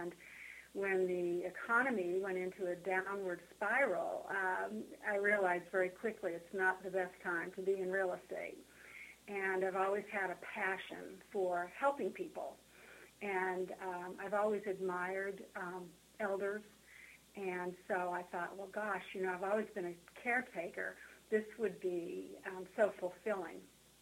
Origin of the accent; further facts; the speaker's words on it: Boston, Massachusetts, United States; I'm originally from Boston. I'm a fourth-generation Bostonian and descendant of Governor William Bradford.